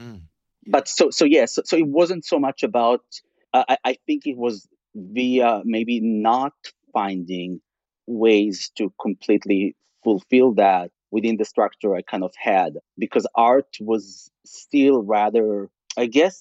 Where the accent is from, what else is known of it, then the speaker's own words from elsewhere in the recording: Israel; I grew up in Israel?